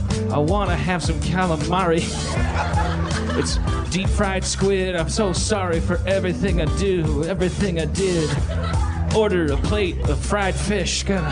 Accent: Wisconsin, United States; I'm from Wisconsin.

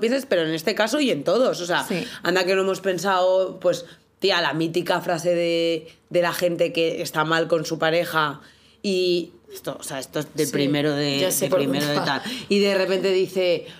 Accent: Spain; son de cotilleo y salseo, como somos los españoles que nos gustan buen salseo.

